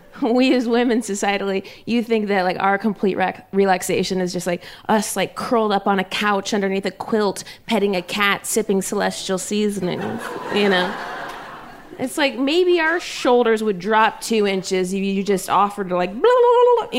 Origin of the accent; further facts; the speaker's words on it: Ohio, United States; We grew up in Ohio, and I don't know if they're native to that land or what, but we kept them in our garage, and in the hot Ohio summers, they definitely died in there.